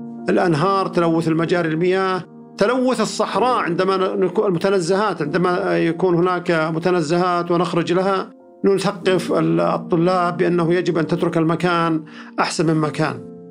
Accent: Saudi Arabia; معدل الأمطار عندنا في السعودية يصل إلى 100-130 ملي في السنة

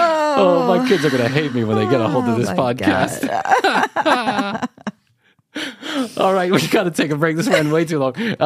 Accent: Chicago, Illinois, United States; I am an Irish boy from Chicago. I'm the shortest of all my brothers.

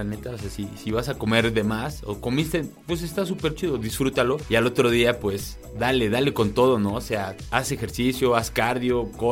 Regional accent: Cholula, Puebla, Mexico; Y ahí en Cholula, Puebla, que es de donde yo soy, pues ahí venden muchísimo.

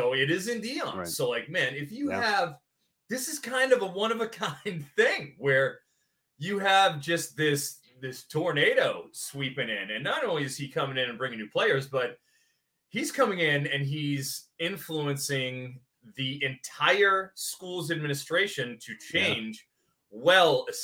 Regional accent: Boston, Massachusetts, United States; moved away; The worst in the 18 years since I emigrated from the East. I grew up in Boston.

